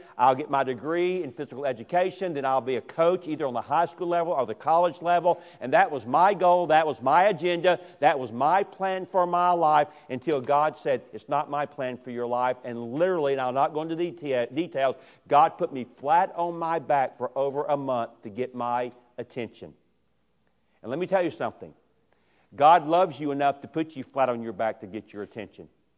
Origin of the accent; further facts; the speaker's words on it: Atlanta, Georgia, United States; I grew up in Atlanta, Georgia.